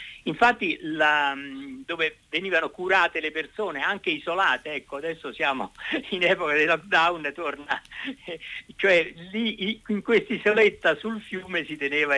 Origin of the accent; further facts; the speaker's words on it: Rome, Lazio, Italy; il mio luogo è a Roma, perché io sono romano, ma in particolare un ombelico di Roma, che è l'isola Tiberina.